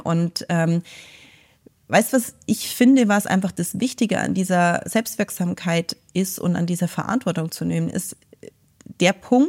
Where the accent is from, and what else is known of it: Wallgau, Bavaria, Germany; born or raised there; also born or lived in Garmisch